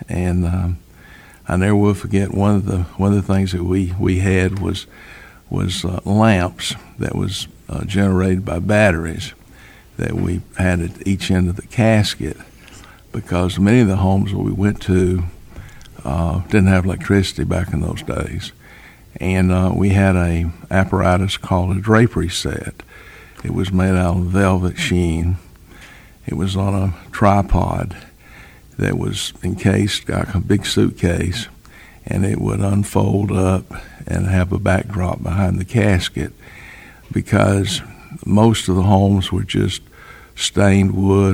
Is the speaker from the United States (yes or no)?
yes; Lafayette, Georgia, United States; And but I grew up in Lafayette, Georgia. My father worked at Wallace Funeral Home there.